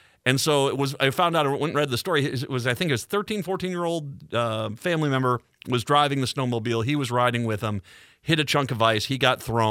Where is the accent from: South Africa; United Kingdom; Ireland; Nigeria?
Ireland; now in United States; Actually, it's a very different holiday in Ireland than it is here. In America, it's green beer, and I'm Irish.